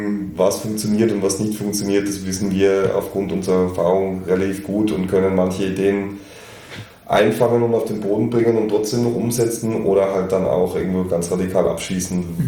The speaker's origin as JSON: {"language": "German", "country": "Germany", "said": "ich wäre in Deutschland in meiner Heimat"}